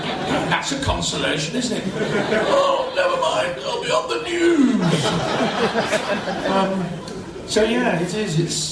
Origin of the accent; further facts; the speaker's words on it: Rochdale, North West England, United Kingdom; Passing over the fact, I come from Rochdale